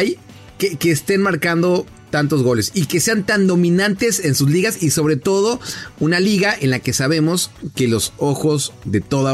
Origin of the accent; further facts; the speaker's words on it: Mexico; yo como único mexicano ayer en conferencia de prensa